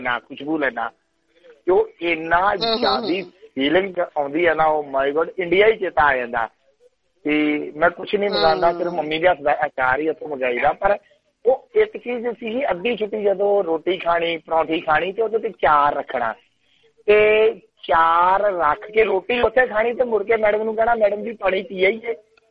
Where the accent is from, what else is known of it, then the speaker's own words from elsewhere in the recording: Amritsar, Punjab, India; accent: Theth Punjabi; ਮੈਂ ਆ ਅੰਮ੍ਰਿਤਸਰ ਲਾ ਕੇ ਨਾ, ਮੇਰੀ ਬੋਲੀ ਜਿਹੜੀ ਹੈ ਨਾ ਠੇਠ, ਜਿਹਨੂੰ ਕਹਿ ਲਓ ਨਾ ਠੇਠ ਪੰਜਾਬੀ, ਪਾਕਿਸਤਾਨ ਦੀ ਬੋਲੀ ਤੇ ਓਹਦੇ ਨਾਲ ਥੋੜੀ ਜੀ ਮੈਚ ਕਰਦੀ ਆ